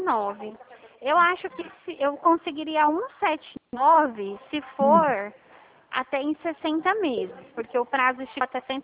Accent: Dracena, São Paulo, Brazil; eu sou daqui de Dracena também, tá?

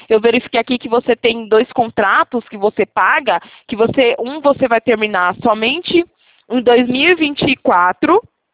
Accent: Itatiba, São Paulo, Brazil

